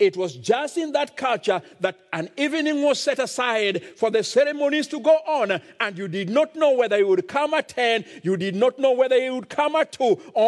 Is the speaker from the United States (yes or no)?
no; Kenya; Now, being a Kenyan pastor who officiates in weddings quite often